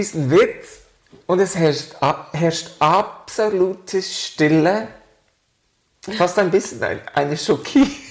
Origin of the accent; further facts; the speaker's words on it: Switzerland; German is a second language; und Deutschland ist Deutsch, ja, ist eine Fremdsprache für den Schweizer. Ja. Meine Lieben, deshalb mein Akzent.